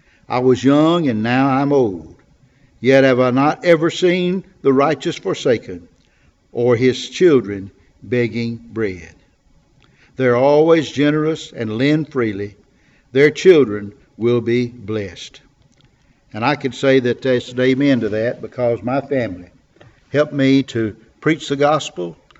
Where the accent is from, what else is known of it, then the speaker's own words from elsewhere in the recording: Kosciusko, Mississippi, United States; I was growing up in Otala County down in Kosciuszko, Mississippi, back 74 years ago.